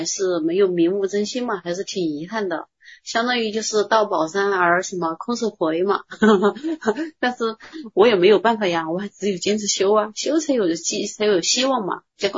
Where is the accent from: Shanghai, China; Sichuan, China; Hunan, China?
Sichuan, China; 不是，我是四川的。